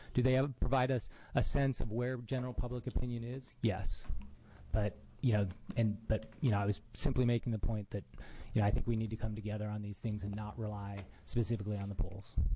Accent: Oregon, United States; I didn't grow up wealthy. I grew up outside of Central Oregon on a small ranch.

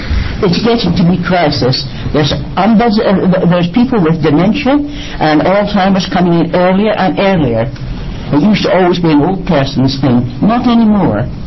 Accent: Scotland, United Kingdom; Well, I was brought up in Scotland

